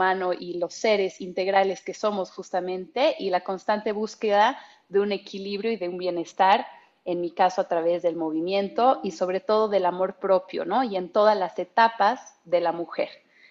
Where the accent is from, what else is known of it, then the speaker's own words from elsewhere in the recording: Bolivia; now in Mexico City, Mexico; tengo 28 años, soy boliviana y vivo en Ciudad de México hace 7 meses.